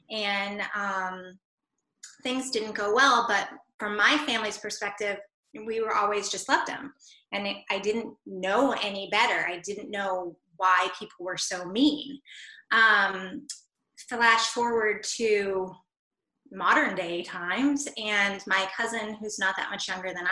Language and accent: English; Hingham, Massachusetts, United States; I think my experience was completely different. I grew up in Hingham